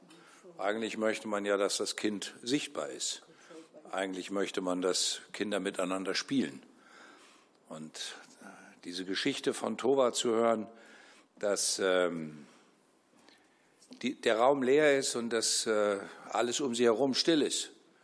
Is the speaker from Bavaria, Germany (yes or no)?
no; Erfurt, Thuringia, Germany; Erfurt ist meine Heimatstadt.